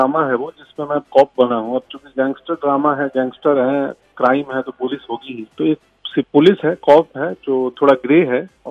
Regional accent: North India, India; उनको भी ये कंसर्न होती थी कि हम नॉर्थ इंडियन आदमी है

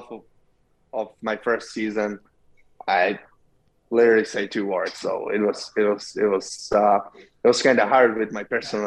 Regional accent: Czechia; English is a second language; And then I was playing with my hometown team in the second Czech league for a couple of years.

